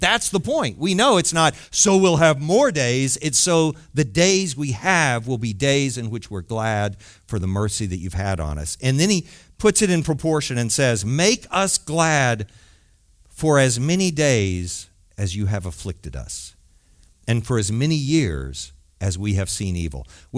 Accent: Arlington, Texas, United States; now in Dallas, United States; I live in Dallas. I grew up in Arlington. I'm not exactly a country guy, right?

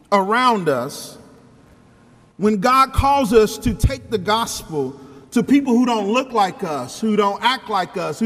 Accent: Ohio, United States; now in Dallas, United States; I am from Ohio, but I reside in West Dallas, and we get busy down there, man.

